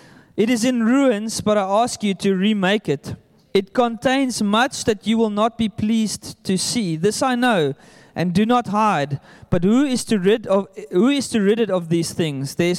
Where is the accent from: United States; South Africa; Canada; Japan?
South Africa; Bonnievale, Western Cape; I'm from Bonnievale